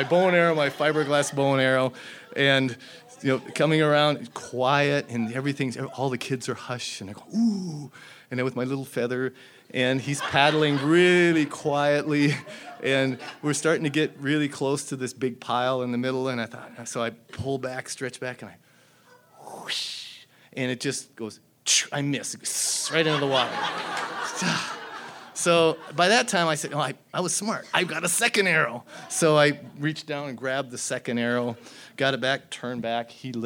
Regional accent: North Dakota, United States; I'm from North Dakota. I'm a bit embarrassed to say that I am from North Dakota, because that's where the state bird is a mosquito and the state tree is a telephone pole.

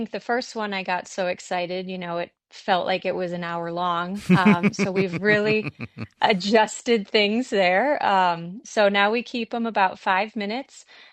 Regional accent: Wisconsin, United States; Yeah, I fell in love with the ocean at a young age, and I'm from Wisconsin, so that was through aquariums.

